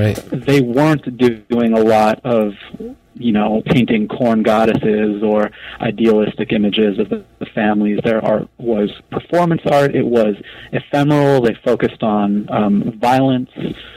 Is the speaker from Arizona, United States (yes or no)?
yes; Tucson, Arizona, United States; born there; I was born in Tucson, Arizona, and I lived there for the first 4 or 5 years of my life